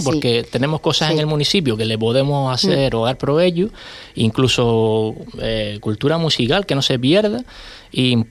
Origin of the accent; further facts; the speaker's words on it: Triquivijate, Canary Islands, Spain; en la fiesta del pueblo de mi pueblo, de Triquibijate